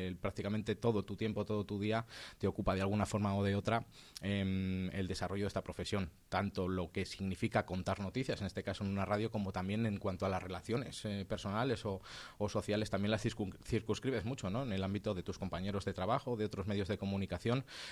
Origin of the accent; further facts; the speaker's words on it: León, Castile and León, Spain; desde muy niño que cuando yo veía dos coches de policía con las sirenas por la calle de León, que es de donde soy, me llamaba la curiosidad